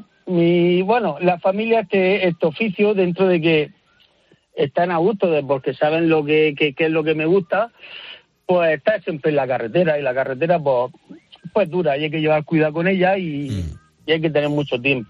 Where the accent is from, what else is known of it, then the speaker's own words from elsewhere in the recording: Algezares, Region of Murcia, Spain; Hombre, yo soy de Murcia, de un pueblecito.